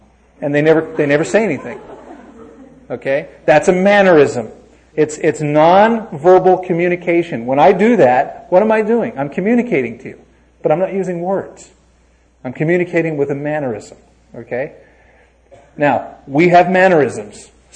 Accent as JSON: {"language": "English", "country": "United States", "said": "I'm not anti-American. I'm not prejudiced. I am American."}